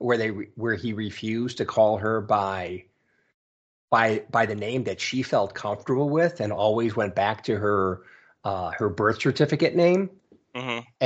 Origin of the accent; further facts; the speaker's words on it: Chicago, Illinois, United States; I'm from Chicago too.